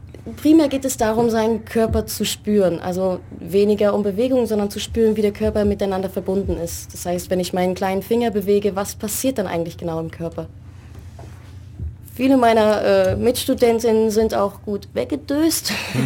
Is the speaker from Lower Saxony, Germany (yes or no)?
yes; Braunschweig, Lower Saxony, Germany; born there; also born or lived in Frankfurt am Main; Von Braunschweig, beziehungsweise so einem kleinen Dorf davor, ging's dann nach Frankfurt am Main.